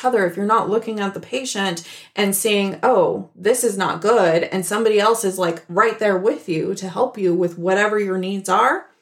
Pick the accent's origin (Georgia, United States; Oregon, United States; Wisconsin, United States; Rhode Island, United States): Oregon, United States; Portland; I mean, coming from Portland, Oregon, right?